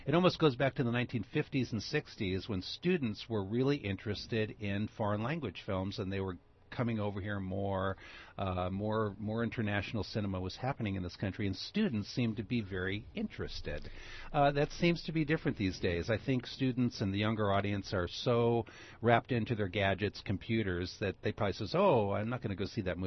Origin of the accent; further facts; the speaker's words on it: New Jersey, United States; the Bergen Record from northern New Jersey, which was the newspaper which was in my home when I was growing up in New Jersey.